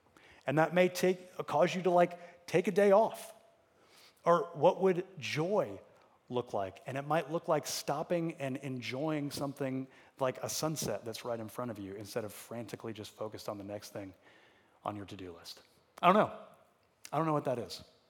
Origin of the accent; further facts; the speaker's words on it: Atlanta, Georgia, United States; he actually lived in a couple neighborhoods or a couple cities over from where I grew up in North Atlanta.